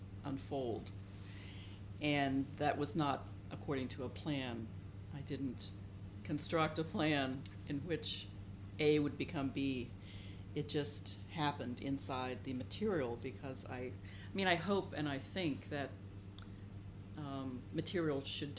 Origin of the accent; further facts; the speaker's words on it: Buckhannon, West Virginia, United States; I was visiting a high school friend in my hometown, Buchanan, West Virginia, which is a town of about 6,000 or 7,000 people in north central West Virginia